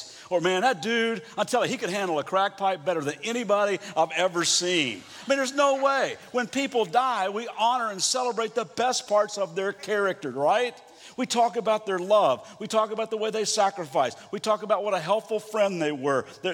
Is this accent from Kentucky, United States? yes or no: yes; Kentucky, United States; I'm from Kentucky, and somebody from Mission actually making fun of my heritage sent me this list.